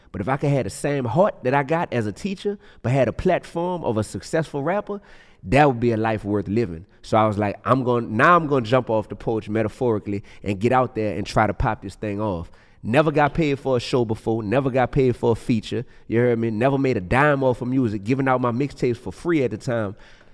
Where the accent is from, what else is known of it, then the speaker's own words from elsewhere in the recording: New Orleans, Louisiana, United States; So we grew up in New Orleans.